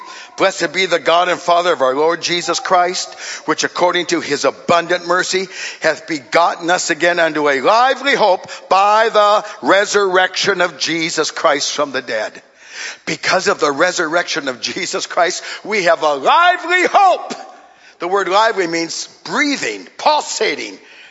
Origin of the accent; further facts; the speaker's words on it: Duluth, Minnesota, United States; born there; Now, I was born in Duluth, Minnesota.